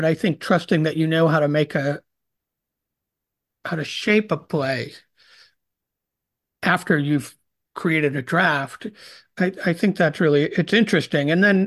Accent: Rochester, United States; for me, I grew up in Rochester.

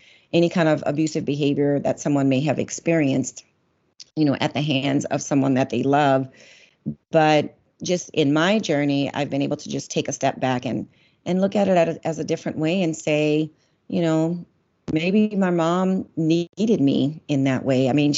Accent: the South, United States; we grew up in the South

